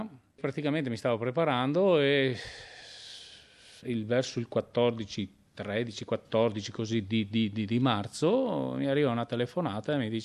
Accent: Castelfranco Veneto, Veneto, Italy; io ci abito a 80, neanche 80 km, sono di Castelfranco Veneto

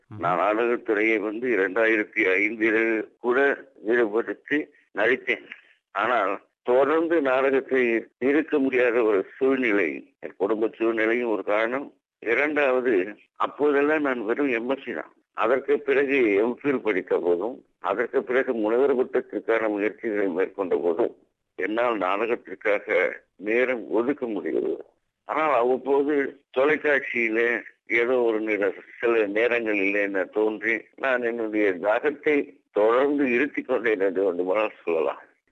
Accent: Tiruchirappalli, Tamil Nadu, India; நான் திருச்சியில பிறந்தவன். திருச்சியில தான் என்னுடைய உயர்நிலைப்பள்ளி படிப்பு, கல்லூரி படிப்பு எல்லாம் நடந்தது.

